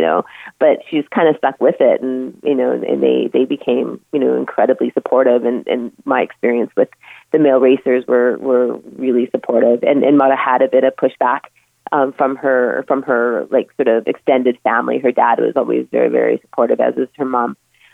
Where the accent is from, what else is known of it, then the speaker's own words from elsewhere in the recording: Grande Prairie, Alberta, Canada; I'm certain that growing up in Grand Prairie, Alberta, if me and my friends went to our fathers and parents and said we want a race car